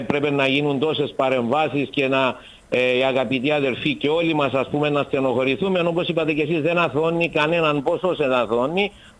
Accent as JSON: {"language": "Greek", "town": "Nicosia", "region": "Nicosia District", "country": "Cyprus", "said": "είμαι από τη Λευκοσία."}